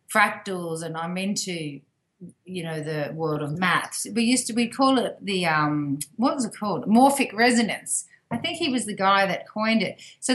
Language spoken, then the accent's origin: English; Australia; I'm so very, very happy I'm Australian